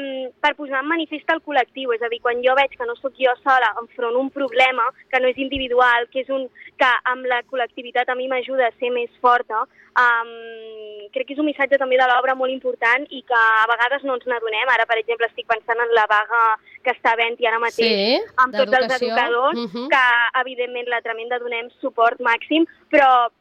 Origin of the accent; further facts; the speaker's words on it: Vilanova i la Geltrú, Catalonia, Spain; jo estic molt contenta de venir a Sitges, perquè jo soc de Vilanova i la Geltrú